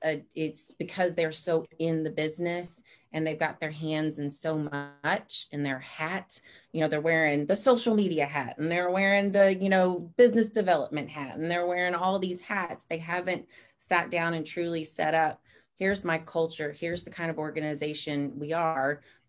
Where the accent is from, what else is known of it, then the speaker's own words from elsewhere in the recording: Beaumont, Texas, United States; But I grew up in Beaumont, Texas. If you know where that is, it's about 90 miles east of Houston. And I was a small town